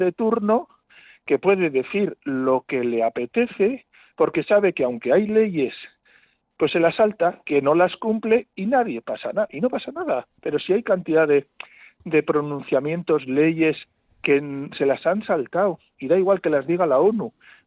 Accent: Basque Country, Spain; la gente que podemos estar escuchando este medio de comunicación, que somos gente vasca

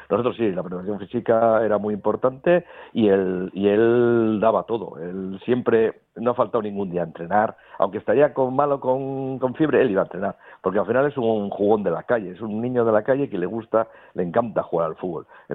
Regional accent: Basauri, Basque Country, Spain; Yo soy de Basauri, vamos.

